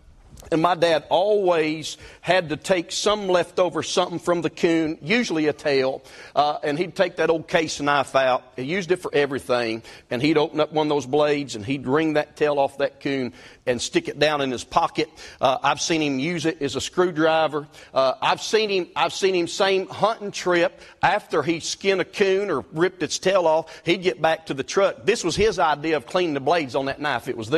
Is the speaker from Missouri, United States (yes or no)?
no; Kentucky, United States; also born or lived in Illinois; I'm actually a transplant. I was born in Illinois. Amen. It's terrible, right? But I was raised up. My folks moved us back to Kentucky when I was a young boy.